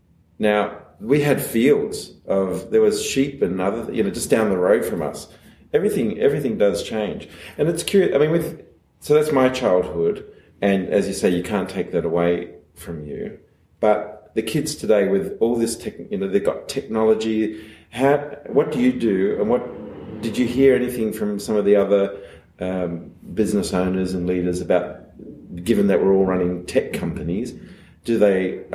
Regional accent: Sydney, New South Wales, Australia; I grew up in Sydney. I grew up in Lane Cove, actually.

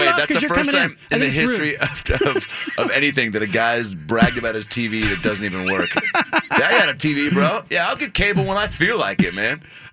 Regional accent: Lake Forest Park, Washington, United States; Born and raised in Lake Forest Park, Washington.

